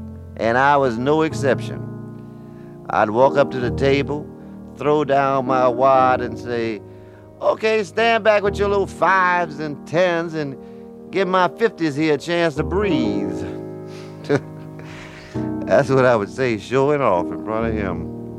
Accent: New Orleans, Louisiana, United States; I'm from New Orleans. I don't have to try that.

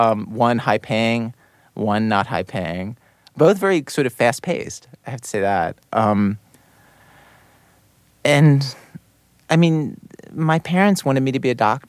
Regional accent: Baltimore, Maryland, United States; And I grew up in Baltimore and went to all the places in Baltimore where you could get a job in the media.

